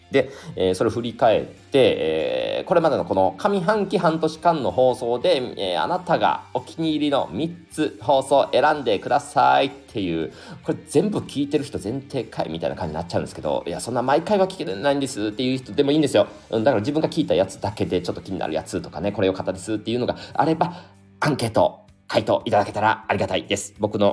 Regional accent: Kyoto, Japan; まあ、京都人ですからね

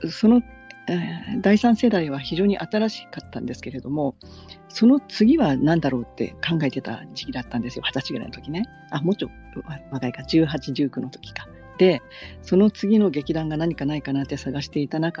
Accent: Kagoshima, Japan; moved away as an adult; now in Tokyo, Japan; 鹿児島出身ですけれど、はい、進学はもう東京だったので、そこからあとはずっと東京で活動していて、で、2000年くらいまで東京でずっとやってたんですけど

